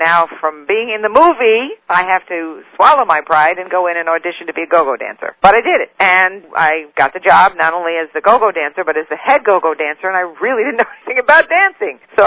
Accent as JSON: {"language": "English", "region": "New York", "country": "United States", "said": "I was from New York, and Donna Lauren was from California."}